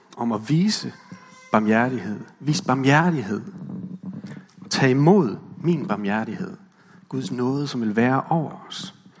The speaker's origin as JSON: {"language": "Danish", "region": "West Jutland", "country": "Denmark", "said": "Jeg kommer jo fra Vestjylland, som jeg vist har nævnt før."}